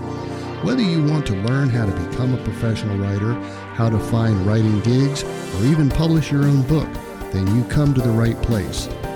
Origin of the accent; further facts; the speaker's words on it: Florida, United States; I grew up in Florida, and when I lived on my boat, gosh, I saw every storm that came through.